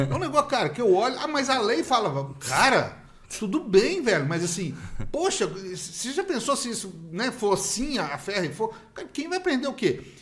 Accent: Guarulhos, São Paulo, Brazil; born there; eu saía de Contagem, que era o lugar onde eu morava, uma cidade vizinha, como se fosse Guarulhos, São Paulo, por exemplo, nasci em Guarulhos, inclusive.

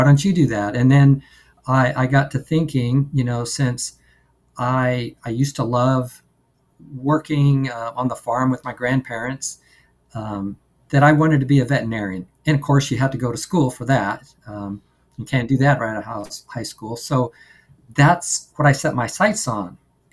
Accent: San Antonio, Texas, United States; So I grew up in San Antonio area, so I'm native Texan

